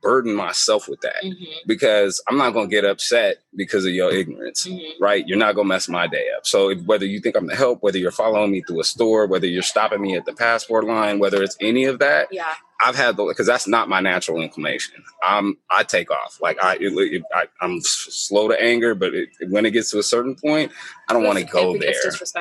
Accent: Portland, United States; I grew up in Portland. I'm used to being the one of only or less in this space.

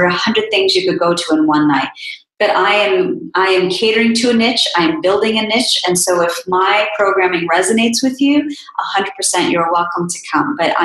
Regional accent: India; I am Indian. I am an Indian woman. I am an Indian woman journalist. I am an Indian woman journalist with a platform now trying to support other Indian women professionals.

